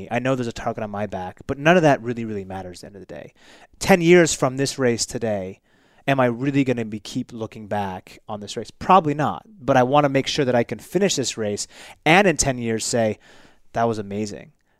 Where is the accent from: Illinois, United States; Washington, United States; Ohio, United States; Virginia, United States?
Washington, United States; Seattle; So I grew up in Seattle, single parent household. My father came to the United States straight from Japan, no money.